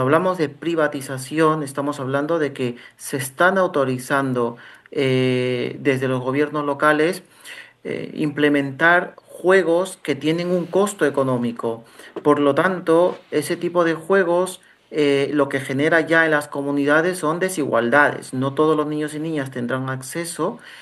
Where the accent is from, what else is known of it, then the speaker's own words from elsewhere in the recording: Peru; yo soy peruano, y en mi país